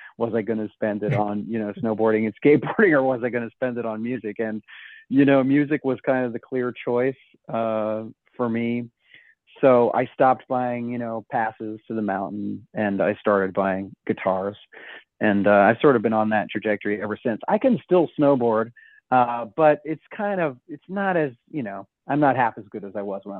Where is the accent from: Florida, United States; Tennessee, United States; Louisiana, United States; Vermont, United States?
Vermont, United States; I grew up in Vermont, so I definitely was a snowboarder and a skier.